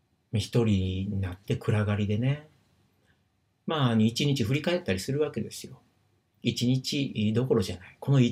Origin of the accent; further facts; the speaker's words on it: Osaka, Japan; まあそれはもしかして大阪で生まれ育ってそういう環境がそうさせたのかもしれないんですが